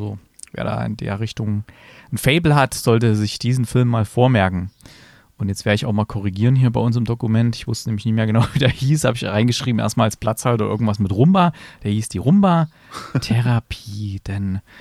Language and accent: German; Germany; Hier steht Nationalität französisch. Na gut, das habe ich ja auch. Trotzdem bin ich Deutscher.